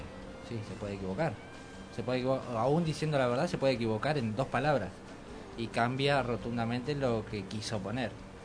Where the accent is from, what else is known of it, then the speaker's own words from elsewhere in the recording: Casanova, Buenos Aires Province, Argentina; En mi barrio no, mirá que crecí en Casanova